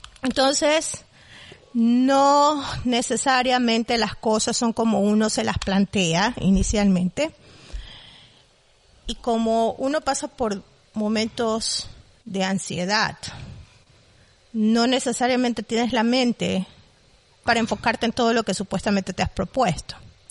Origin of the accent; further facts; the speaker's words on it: Ecuador; porque las dos somos ecuatorianas y claro, nos enfocamos hacia Ecuador, que es nuestro país.